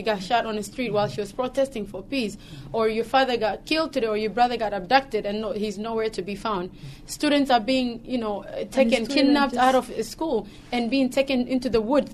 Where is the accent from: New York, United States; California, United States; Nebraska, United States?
New York, United States; Syracuse; I am Oromo, yes. I'm from Syracuse, so we have about probably 100 people here in Syracuse.